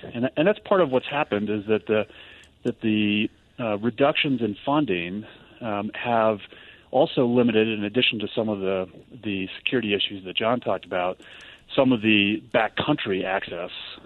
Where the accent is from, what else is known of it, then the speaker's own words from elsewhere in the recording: Ohio, United States; I grew up in Ohio, and both of my parents were teachers